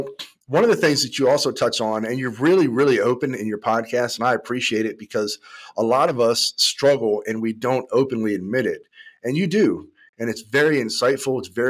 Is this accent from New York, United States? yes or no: no; California, United States; I'm from Cali, so it struck me right away.